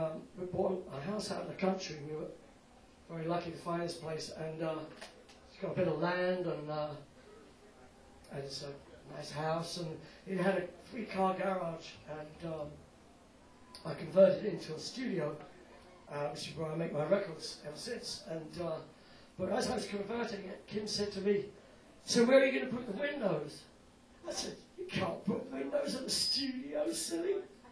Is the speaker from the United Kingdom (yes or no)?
yes; England, United Kingdom; And I'm from England. We don't have warm rain in England.